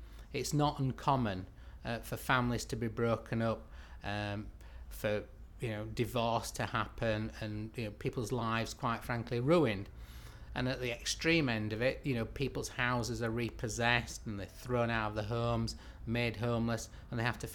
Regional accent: Huddersfield, Yorkshire and the Humber, United Kingdom; I'm 51 years old and I come from Huddersfield.

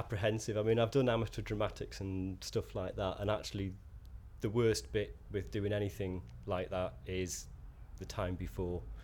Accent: North East England, United Kingdom; I'm from the Northeast originally anyway

